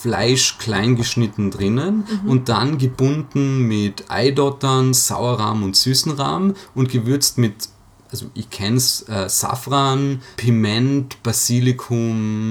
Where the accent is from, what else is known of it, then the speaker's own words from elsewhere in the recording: Villach, Carinthia, Austria; weil ich komme aus Villach